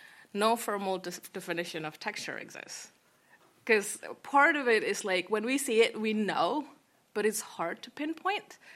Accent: Indonesia; English is a second language; moved away as an adult; So I'm originally from Indonesia, and then I did my undergrad in computer science over there

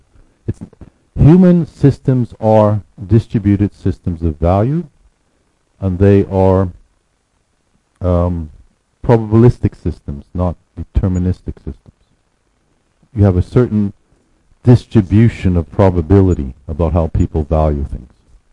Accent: Canada; I come from Canada, I've worked in Sweden and Norway, and I have Ukrainian background.

